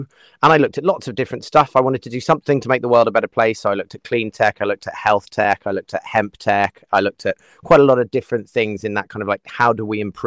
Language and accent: English; United Kingdom; but we're British. We laugh at these things.